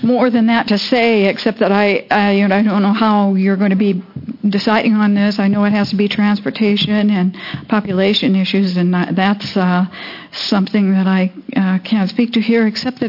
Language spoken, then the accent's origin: English; Tillamook, Oregon, United States; I'm from Tillamook, and I just want to advocate that we don't lose any more representation.